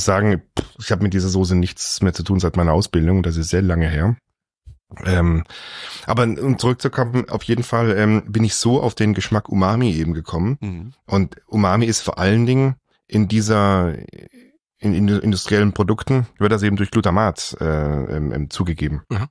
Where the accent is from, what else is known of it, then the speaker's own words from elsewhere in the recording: Singen, Baden-Württemberg, Germany; ich bin in Singen zur Schule gegangen, Singen im Hundwil.